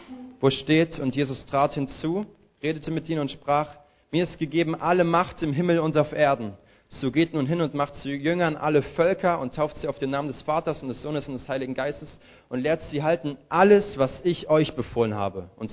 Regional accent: Chemnitz, Saxony, Germany; ich komme aus Chemnitz in Sachsen und habe da Zimmermann gelernt

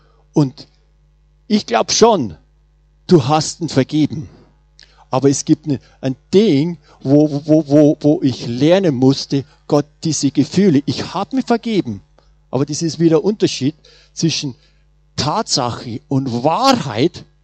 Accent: Bavaria, Germany; ich komme ja aus Bayern raus und sollen sagen, auch ins kleine Dorf

